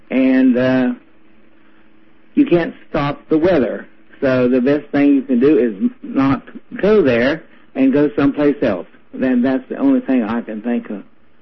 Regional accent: North Carolina, United States; I know, but actually, I'm from North Carolina.

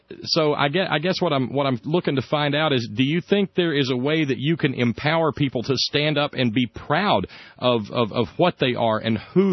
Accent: Alabama, United States; now in West Virginia, United States; I was born and raised in Alabama. I'm from the Shoals.

